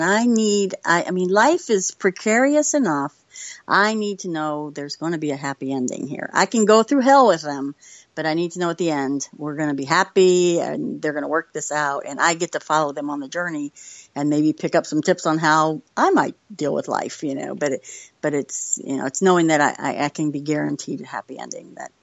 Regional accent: Kentucky, United States; I've kind of wanted to write something about my home state, Kentucky

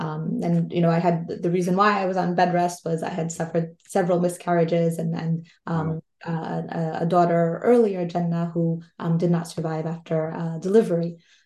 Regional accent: New Jersey, United States; So I grew up in New Jersey. Around 11 or 12, I started to realize that, being Muslim meant something.

